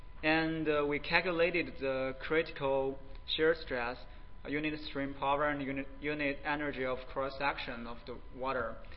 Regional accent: China; English is a second language; now in Oxford, United States; I come from China and now I'm actually working at the National Sedimentation Lab at the Oxford, Mississippi.

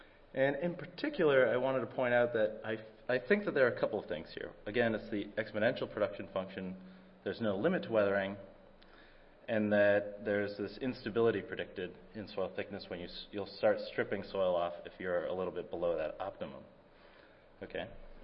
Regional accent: Utah, United States; now in Oregon, United States; I'm from Utah, and I'm in Oregon

